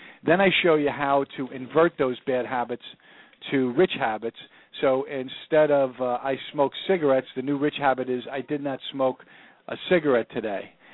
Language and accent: English; New Jersey, United States; I'm from New Jersey